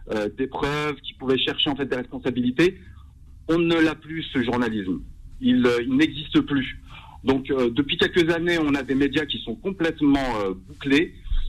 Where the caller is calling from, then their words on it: Mantes-la-Jolie, Île-de-France, France; Je viens de Mantes-la-Jolie.